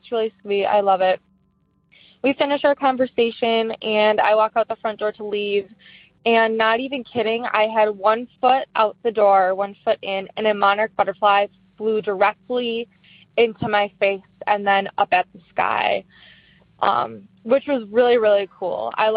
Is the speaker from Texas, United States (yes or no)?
no; Wisconsin, United States; I am from Wisconsin.